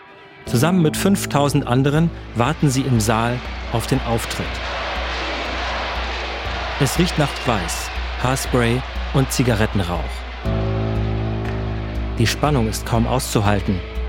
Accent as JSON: {"language": "German", "town": "Bredstedt", "region": "Schleswig-Holstein", "country": "Germany", "tie": "born or raised there", "said": "in meiner Heimatstadt Bredstedt in Nordfriesland"}